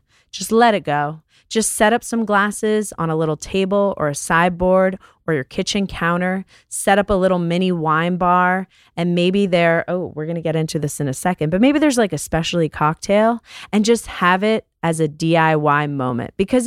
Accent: New York, United States; if you're at my house and growing up in New York, you have a roasted root veg, turnip, parsnip

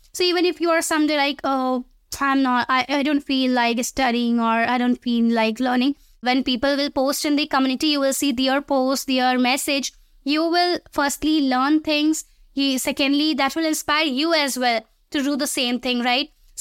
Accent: India; I'm from India.

